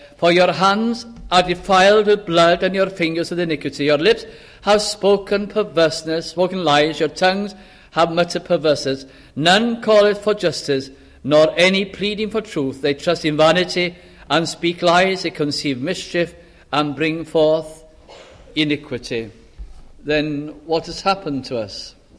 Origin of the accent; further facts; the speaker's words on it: North West England, United Kingdom; Now, I was brought up in South Lancashire.